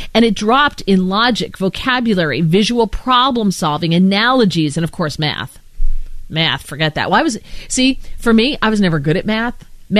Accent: East Coast, United States; born or raised there

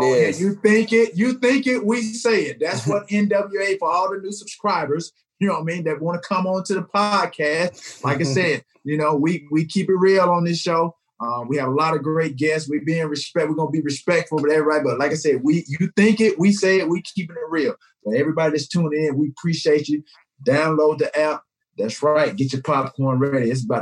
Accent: the South, United States; But again, growing up in the South, being raised by my grandmother, she always taught me to just be me.

